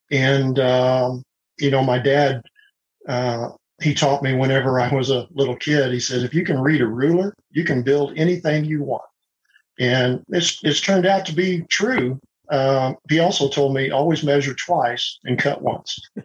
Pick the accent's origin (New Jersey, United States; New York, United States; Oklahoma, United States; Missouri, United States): Oklahoma, United States; Well, grew up in Oklahoma, born and raised in Oklahoma, and I've been a pilot since 1978, and I flew for the Oklahoma Highway Patrol.